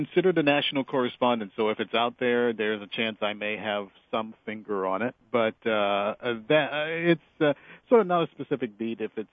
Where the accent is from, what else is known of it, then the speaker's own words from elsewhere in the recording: Charleston, United States; also born or lived in Memphis / Raleigh; now in New York, United States; I found it out when I went from my hometown Charleston to Memphis, from Memphis to Raleigh, and from Raleigh here to New York